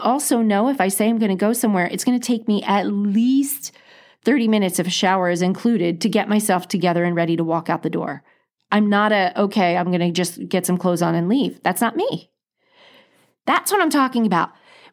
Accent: East Coast, United States; now in Seattle, United States; I'm from the East Coast and I think it might be Jewish.

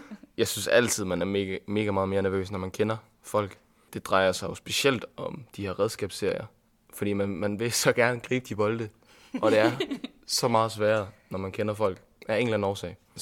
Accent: Zealand, Denmark; nu er jeg fra Sjælland

